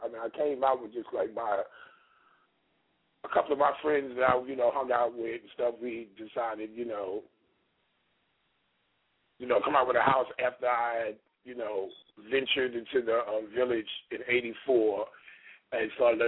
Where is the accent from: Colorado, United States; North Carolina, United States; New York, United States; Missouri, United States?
New York, United States; New York City; Actually, I was born in New York. I was born in Harlem Hospital on 135th Street on Lenox Avenue. I was born and actually raised in Harlem.